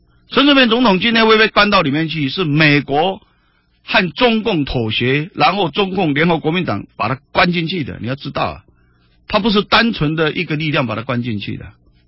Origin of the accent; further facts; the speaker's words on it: Taiwan; 因为阿扁启发了我们台湾人要团结起来